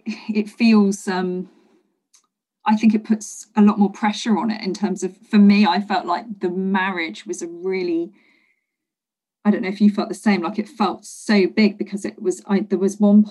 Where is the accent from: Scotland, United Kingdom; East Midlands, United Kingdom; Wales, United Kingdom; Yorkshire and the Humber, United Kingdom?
East Midlands, United Kingdom; Leicester; also born or lived in London; I'd moved back to my hometown of Leicester because staying in London just seemed like such a mad thing to do when we're having a baby